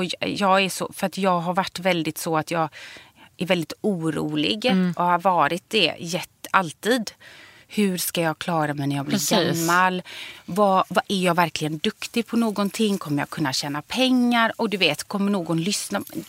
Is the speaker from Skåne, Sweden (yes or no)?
no; Gothenburg, Västra Götaland County, Sweden; Jag kommer från Göteborg... Du vet, mellanklass är inget speciellt då. Frisörbarn, pappa spanjor, inte homosexuell.